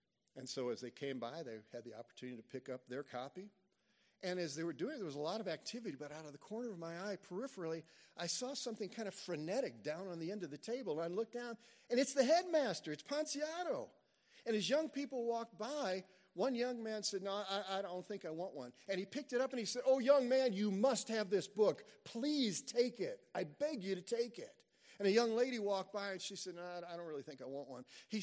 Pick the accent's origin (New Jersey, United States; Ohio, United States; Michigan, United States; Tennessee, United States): Tennessee, United States; they decide that because I'm the guy from America, I guess they thought I had more money than they did. They sent me and one other Gideon back to town. Now, it's a good little, as we used to say in Tennessee, it's a fur piece back to town.